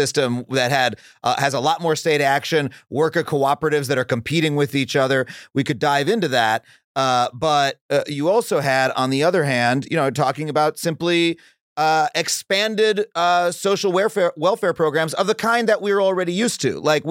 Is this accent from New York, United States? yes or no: yes; New York, United States; You're talking about like where I grew up on Long Island versus Brownsville, Brooklyn, right?